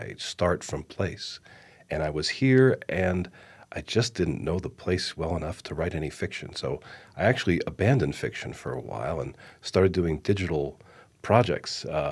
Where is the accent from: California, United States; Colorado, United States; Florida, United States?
Colorado, United States; having spent a lot of time in Colorado, I mean, I'm kind of from Colorado